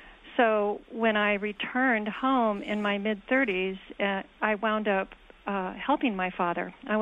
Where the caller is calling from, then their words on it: Manhattan, Kansas, United States; Manhattan, Kansas.